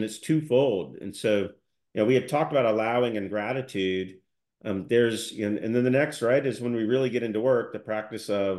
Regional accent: United States; I'm from the Southeast Coast and I live in the Midwest, and I felt like I'd kind of surrendered a dream of being on the water. And I'd grown up like Huck Finn with a motor on the Intercoastal Waterway

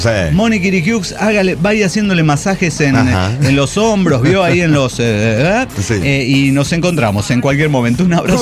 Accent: Oaxaca, Mexico; now in Guadalajara, Mexico; de Oaxaca, residente en Guadalajara.

